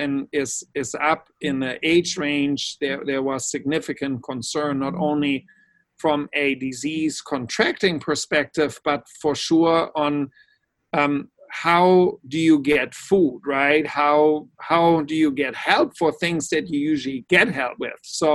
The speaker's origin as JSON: {"language": "English", "region": "North Rhine-Westphalia", "country": "Germany", "tie": "born or raised there", "also_born_or_lived": "Buffalo, New York", "moved": "yes", "lives_now": "New Orleans, United States", "said": "I was actually born in Buffalo, New York, but then grew up in Germany near Düsseldorf. That's where I grew up."}